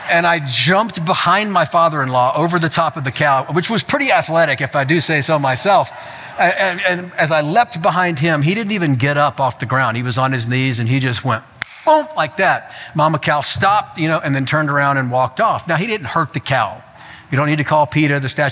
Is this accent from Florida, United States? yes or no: yes; Florida, United States; also born or lived in Memphis, Tennessee; I grew up in South Florida in the city, and I moved to a suburb of Memphis in the city.